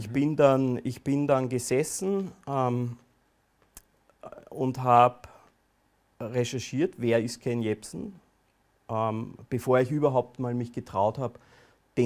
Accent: Austria; Bei uns in Österreich ist das die Presse, der Standard, das Profil und so.

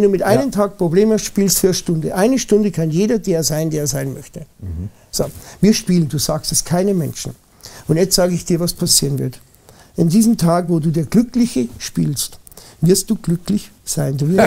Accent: Germany; Deswegen sind wir Deutsche zum Beispiel, oder wir im deutschsprachigen Raum, die ja schon an einem Ort geboren worden sind, wo es wirtschaftlich, wo wir Vorteile haben gegenüber vielen anderen Ländern

